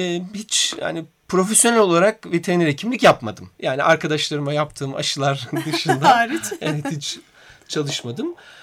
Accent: Rize, Turkey; Hani Rize'de doğdum, büyüdüm ve orada bir doğaya karşı bir ilgim vardı.

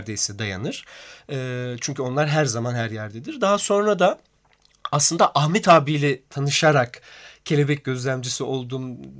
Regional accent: Rize, Turkey; Hani Rize'de doğdum, büyüdüm ve orada bir doğaya karşı bir ilgim vardı.

